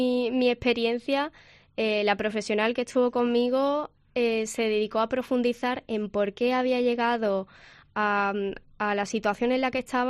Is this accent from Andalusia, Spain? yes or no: yes; Arcos de la Frontera, Andalusia, Spain; De por qué no encajo en mi pueblo, que es Argos de la Frontera